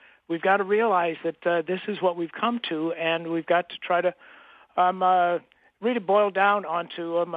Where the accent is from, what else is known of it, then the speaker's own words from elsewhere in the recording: Midwest, United States; I've been a civil rights activist for quite a while, even growing up in the Midwest.